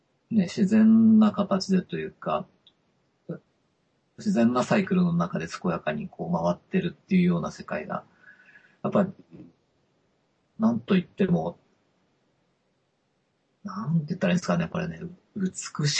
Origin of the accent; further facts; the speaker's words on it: Tokyo, Japan; いや僕は東京の育ちだったもんですから